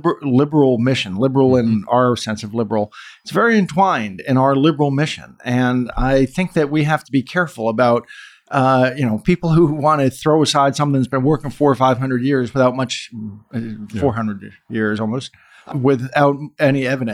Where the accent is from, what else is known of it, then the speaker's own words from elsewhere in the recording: New Hampshire, United States; I'm from New Hampshire. Good fences make good neighbors.